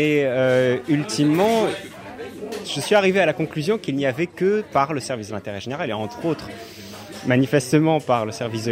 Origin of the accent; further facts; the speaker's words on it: Bourgogne-Franche-Comté, France; j'ai 22 ans, je viens du Jura.